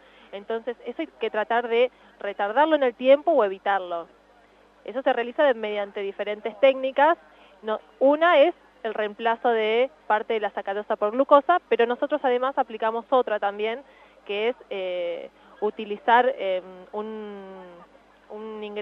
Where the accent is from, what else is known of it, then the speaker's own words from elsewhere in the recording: San Cayetano, Buenos Aires Province, Argentina; San Cayetano.